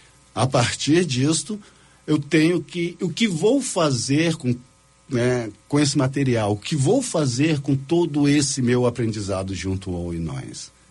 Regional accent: Rio Grande do Sul, Brazil; also born or lived in São João do Meriti; Sou gaúcho. De nascimento carioca, nasci em São João do Meriti, né, Baixada Fluminense, estado do Rio de Janeiro, em 64. Mas em 71 eu venho para o Rio Grande do Sul

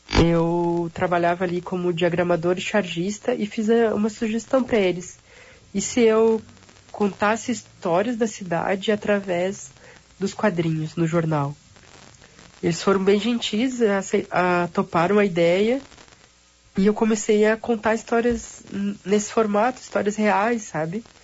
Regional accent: Alvorada, Rio Grande do Sul, Brazil; Eu sou de Alvorada e mesmo por isso, então eu sempre andei para Porto Alegre, né?

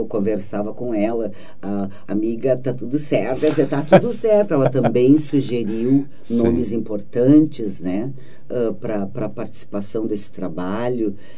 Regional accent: Rio Grande do Sul, Brazil; Posso nascer em outro lugar depois, mas agora, sendo gaúcha, eu não posso, não poderia desprestigiar aquele ambiente que me ofereceu palco

